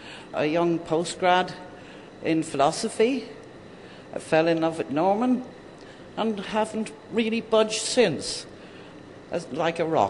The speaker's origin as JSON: {"language": "English", "town": "Dublin", "region": "Leinster", "country": "Ireland", "said": "I hail from Dublin City, which explains my beauty."}